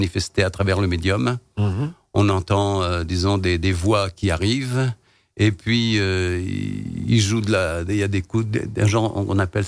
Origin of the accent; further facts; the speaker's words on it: France; Et je suis français